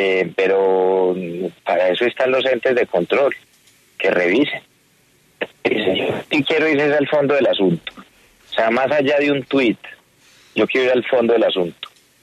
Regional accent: Colombia; aquí todos somos colombianos

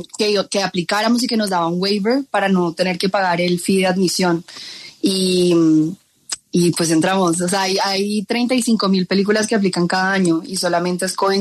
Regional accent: Cali, Valle del Cauca, Colombia; Yo soy de Cali.

